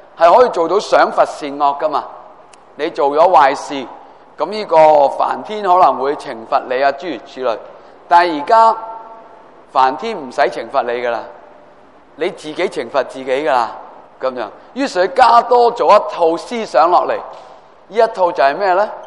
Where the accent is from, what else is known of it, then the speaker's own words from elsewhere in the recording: China; 而喺我哋中国人都系噶